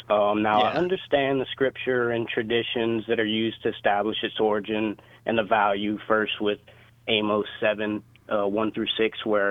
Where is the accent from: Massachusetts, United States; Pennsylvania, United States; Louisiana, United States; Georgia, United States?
Louisiana, United States; LaRose; I'm originally from LaRose, Louisiana.